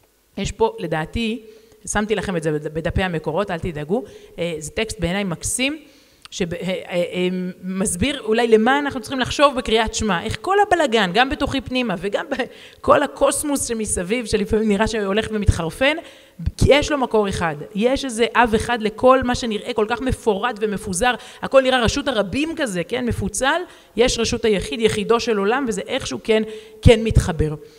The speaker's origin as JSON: {"language": "Hebrew", "town": "Herzliya", "region": "Tel Aviv District", "country": "Israel", "tie": "born or raised there", "said": "כי הם גרים בהרצליה, שם גדלתי"}